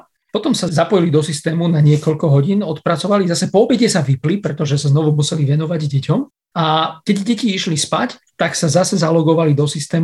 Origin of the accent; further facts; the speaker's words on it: Kežmarok, Prešov Region, Slovakia; also born or lived in Spišská Nová Ves / Poland; Narodil som sa v Spišskej Novej Vsi a vyrastol som v Kežmarku, čiže som Tatranec. V 80. rokoch môj otec bol profesorom slovakistiky v Poľsku. A ako malý chlapec som sa naučil po poľsky.